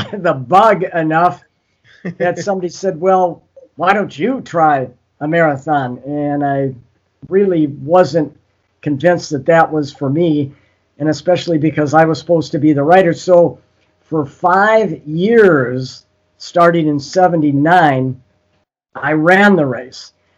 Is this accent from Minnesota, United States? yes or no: yes; St. Paul, Minnesota, United States; I grew up in St. Paul